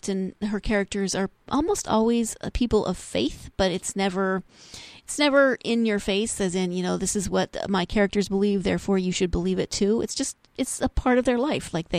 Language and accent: English; Montana, United States; I grew up in Montana, so it's a little bit like being home